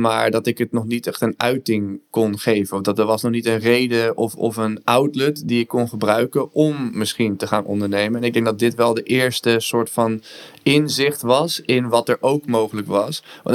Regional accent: Netherlands; also born or lived in Alabama, United States; Omdat ik uit Nederland kom.

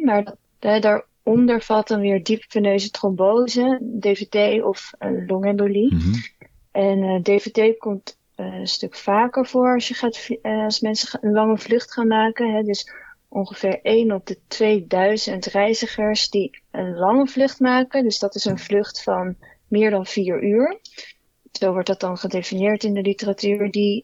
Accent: Rotterdam, South Holland, Netherlands; now in Amsterdam, Netherlands; ben 27 jaar. En ik woon nu sinds een jaar in Amsterdam. Mm-hmm. Ik kom oorspronkelijk uit Rotterdam. Daar ben ik geboren en getogen. En daar heb ik ook gestudeerd.

